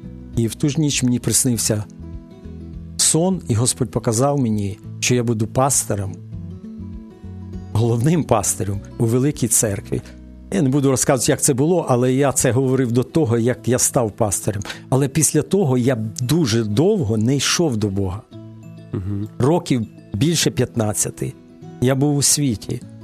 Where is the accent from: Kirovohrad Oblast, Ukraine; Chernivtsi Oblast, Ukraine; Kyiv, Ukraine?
Kyiv, Ukraine; born there; Я народився в Києві в невіруючій сім'ї